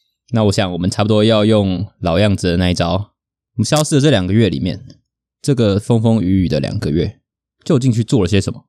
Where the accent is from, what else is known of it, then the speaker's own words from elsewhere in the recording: Taichung, Taiwan; 其实我觉得我们应该做一集有关台中，也就是我们的家乡。